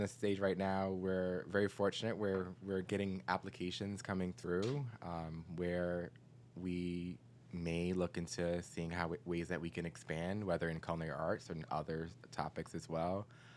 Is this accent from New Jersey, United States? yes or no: yes; Newark, New Jersey, United States; Growing up, I'm originally from Newark, and growing up, I just knew you go to school and, you figure it out.